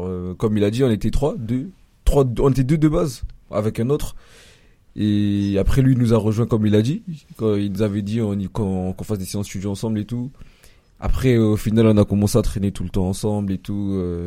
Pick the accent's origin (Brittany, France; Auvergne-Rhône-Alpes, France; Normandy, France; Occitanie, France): Occitanie, France; Toulouse; On est de Toulouse, Toulouse centre, en plein centre. Mais après, chacun vient un peu d'ailleurs.